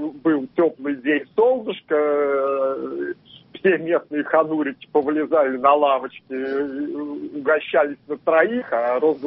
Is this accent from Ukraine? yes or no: no; Nizhny Novgorod, Nizhny Novgorod Oblast, Russia; я из Нижнего Новгорода.